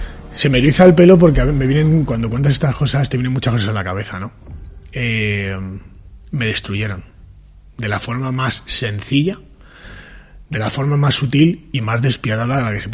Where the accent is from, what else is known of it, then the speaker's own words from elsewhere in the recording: Madrid, Community of Madrid, Spain; Soy un papá de Madrid